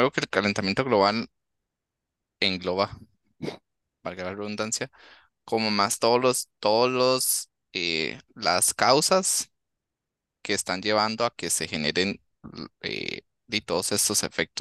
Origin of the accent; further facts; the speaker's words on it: Costa Rica; ahorita nosotros somos de Costa Rica, ya lo he mencionado